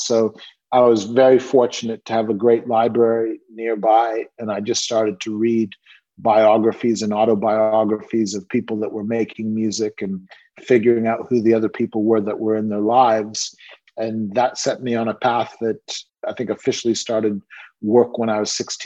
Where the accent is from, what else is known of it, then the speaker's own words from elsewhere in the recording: Canada; now in London, United Kingdom; No, I grew up in Canada. I live in London, but I'm in Los Angeles at the moment for lockdown. But I grew up in Canada.